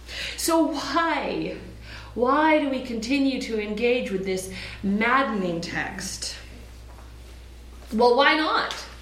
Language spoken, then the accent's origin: English; Vancouver, British Columbia, Canada; I grew up here in Vancouver, the left coast of Canada.